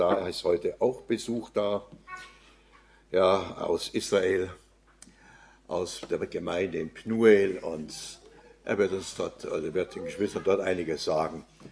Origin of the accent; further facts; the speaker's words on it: Oberammergau, Bavaria, Germany; geboren und aufgewachsen in Oberammergau. Bin verheiratet im Schwarzwald.